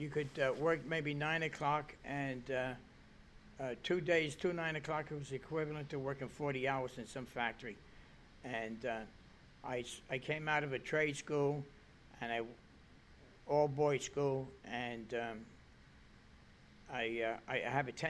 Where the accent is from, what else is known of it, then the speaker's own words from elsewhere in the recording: Brooklyn, New York, United States; born and raised in Houdini's house in Brooklyn, and I started on the Brooklyn docks around age 18.